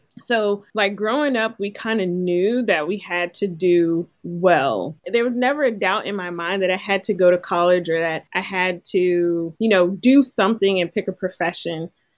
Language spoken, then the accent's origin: English; Ohio, United States; I grew up in Ohio, so that was the newspaper there.